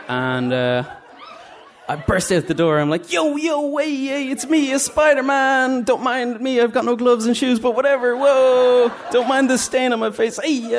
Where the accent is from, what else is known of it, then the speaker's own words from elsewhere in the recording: Drumcondra, Leinster, Ireland; So, I'm from Drumcondra.